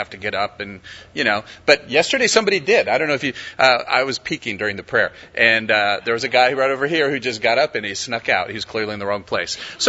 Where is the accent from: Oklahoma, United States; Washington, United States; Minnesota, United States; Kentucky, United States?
Minnesota, United States; now in Texas, United States; There is a Texas thing that is as big as anywhere I've ever lived. I grew up in Minnesota